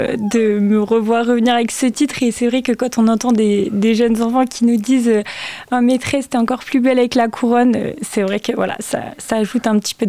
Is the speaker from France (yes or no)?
yes; Bourgogne-Franche-Comté, France; moi je suis toujours restée ici, donc je suis née dans la Nièvre, j'ai fait toute ma scolarité ici, j'ai fait une partie de mes études, donc je suis partie un petit peu sur Dijon, je suis restée quand même dans la Bourgogne